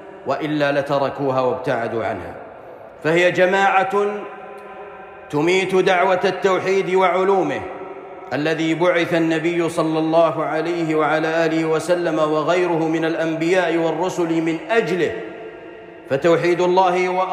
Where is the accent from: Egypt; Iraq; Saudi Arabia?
Saudi Arabia; فكلها محظورة في بلادنا المملكة العربية السعودية